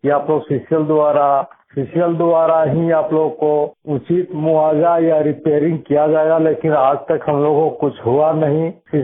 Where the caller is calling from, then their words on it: Tarmi, Jharkhand, India; ग्राम तारमी, टोला प्रबंधा बस्ती के से बोल रहा हूँ। मेरे गांव तारमी कोलियरी के आधा किलोमीटर की दूरी पर बसा हुआ है। यहाँ लगभग 150 घर का बसिंदा है